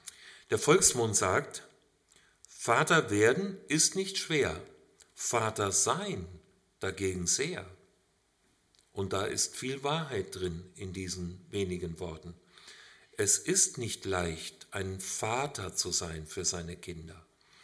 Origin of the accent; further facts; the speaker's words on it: Hesse, Germany; Ich komme aus Hessen, nicht aus Württemberg, und meine Frau aus Kärnten.